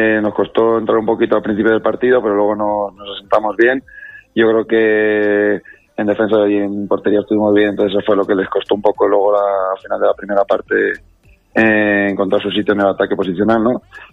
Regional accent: Benidorm, Valencian Community, Spain; Para mí, yo que soy de Benidorm, es histórico no ver Benidorm en la cuarta plaza.

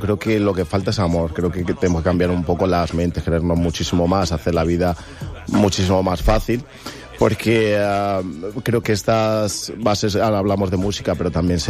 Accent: Madrid, Community of Madrid, Spain; ya aprovecho para decir que yo soy de Madrid

